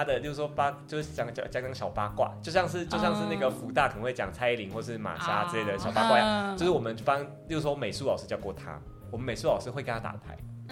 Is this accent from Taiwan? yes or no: yes; Kaohsiung, Taiwan; 因为我们是高雄人，我是高雄人